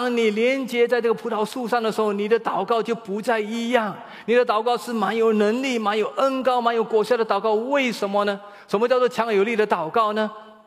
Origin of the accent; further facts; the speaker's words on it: China; 特别是对我们中国人，对感恩感谢肯定话非常吝啬的